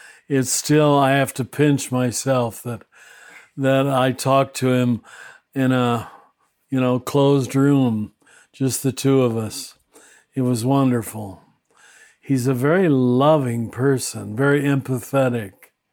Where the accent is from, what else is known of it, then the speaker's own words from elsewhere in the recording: Kansas, United States; born there; Oh, well, I was born in Kansas, boring, flat Kansas.